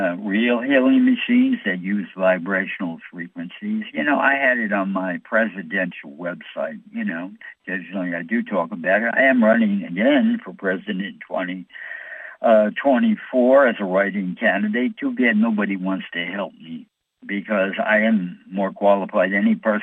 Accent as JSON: {"language": "English", "region": "New York", "country": "United States", "said": "I'm from New York, and we have a lot of shows on New York, old New York and stuff like that."}